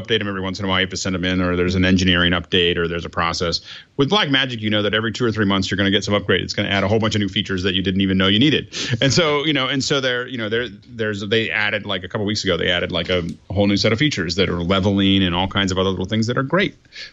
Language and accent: English; United States; As an American, it's an odd thing.